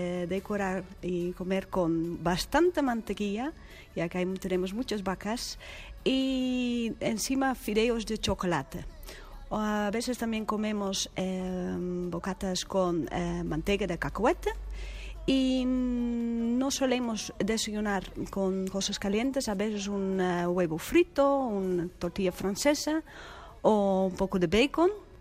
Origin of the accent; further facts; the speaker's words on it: Utrecht, Netherlands; Spanish is a second language; soy de Utrecht, Holanda, y en Holanda solemos desayunar bastante sencillo.